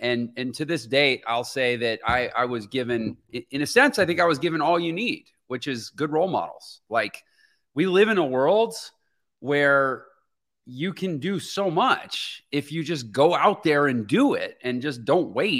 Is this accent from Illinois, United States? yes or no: no; Houston, Texas, United States; I'm from Houston, Texas originally. I grew up, I am so blessed in so many ways.